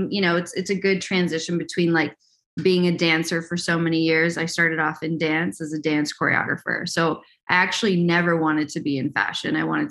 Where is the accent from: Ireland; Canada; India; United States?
Canada; It's kind of like growing up in New York, but like the Canadian version of New York.